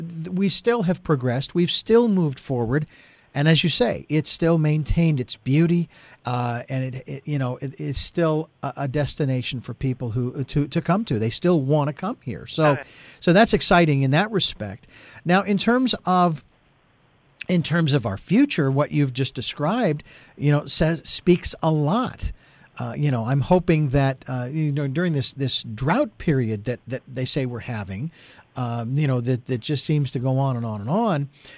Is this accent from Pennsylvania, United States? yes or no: no; Phoenix, Arizona, United States; moved away as an adult; However, I cannot say the same thing about my hometown of Phoenix, Arizona. It isn't even close.